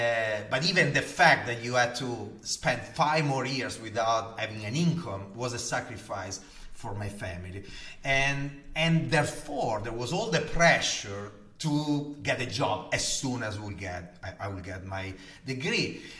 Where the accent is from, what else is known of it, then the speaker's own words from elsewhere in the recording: Gallarate, Lombardy, Italy; born there; accent: Italian; English is a second language; Well, I am Italian, as you can hear from my heavy accent, and I was born 47 years ago in a town called Gallarate in the north of Italy, close to Milan, from a beautiful, humble family